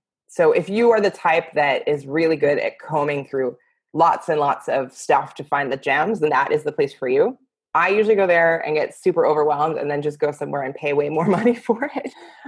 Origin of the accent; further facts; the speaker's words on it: New York, United States; But then I grew up in New York where like it would often snow several feet.